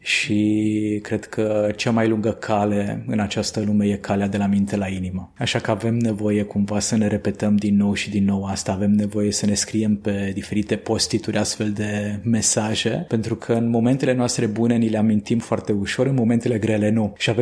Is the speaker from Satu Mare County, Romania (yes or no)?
yes; Satu Mare, Satu Mare County, Romania; Romanian is a second language; Fiind ungur și crescând în satul mare, un oraș în care nu se vorbește cea mai curată și elegantă limbă română, și având bunicii la 5 minute de granița cu Ungaria